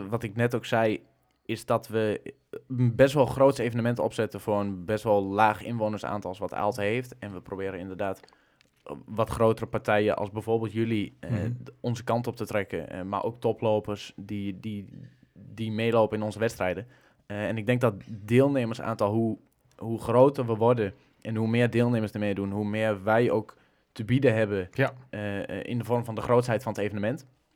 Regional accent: Gelderland, Netherlands; we komen natuurlijk, nou, je kunt het wel horen, we komen uit de Achterhoek.

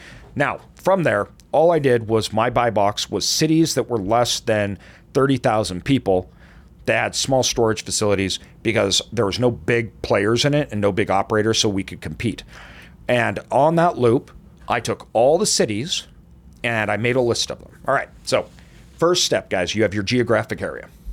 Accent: Boise, Idaho, United States; I was born in a very small town in southern Idaho. That's where my family, most of my family still lives in there. I grew up in Boise as Boise grew, but even me growing up, Boise wasn't big.

